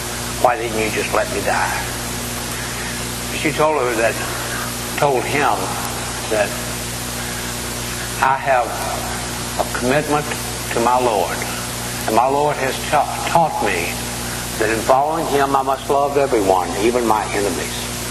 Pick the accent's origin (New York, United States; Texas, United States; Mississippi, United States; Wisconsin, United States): Mississippi, United States; I grew up in Mississippi many years ago, and most of the small farmers plowed with a walk-behind plow being pulled by a mule.